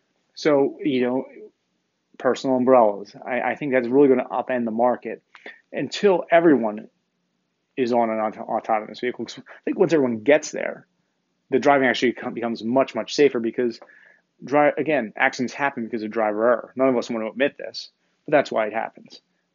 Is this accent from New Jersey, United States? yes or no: yes; New Jersey, United States; You know, I grew up in New Jersey, just outside of Atlantic City.